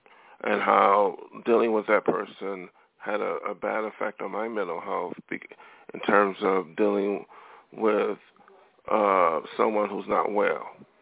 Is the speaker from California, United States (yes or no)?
no; Buffalo, New York, United States; from coming from Buffalo, thinking, you know, where I'm at, or thinking I'm crazy. These people from my hometown said